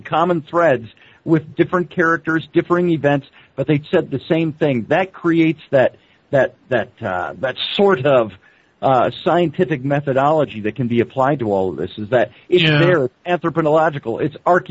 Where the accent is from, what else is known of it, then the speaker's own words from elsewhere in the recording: United Kingdom; because I'm a Welsh Scotsman